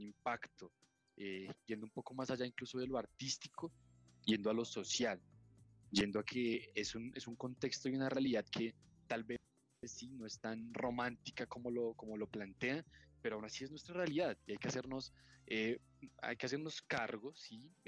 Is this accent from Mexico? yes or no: no; Colombia; como colombianos